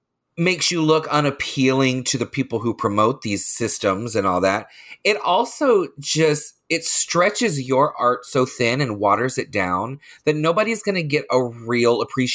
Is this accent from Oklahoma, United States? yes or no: no; Leesburg, Florida, United States; I grew up in Lake County. I grew up in Leesburg.